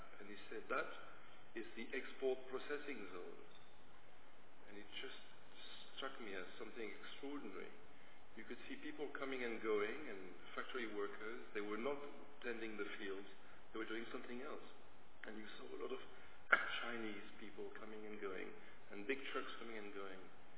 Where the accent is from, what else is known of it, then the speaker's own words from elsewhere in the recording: Mauritius; I grew up in Mauritius. And Mauritius is a very small island where not much happens